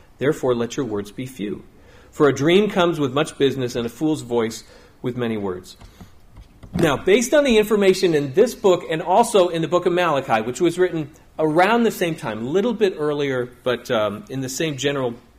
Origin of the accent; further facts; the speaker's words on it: New England, United States; also born or lived in South Carolina; See, I grew up in New England, most of you know, and we were generally the only family leaving our house for church on Sunday morning.